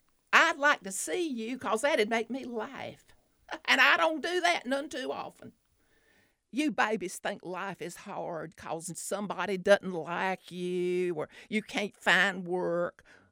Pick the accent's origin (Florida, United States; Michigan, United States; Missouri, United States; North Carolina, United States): North Carolina, United States; Smithfield; Yes, I grew up in Smithfield.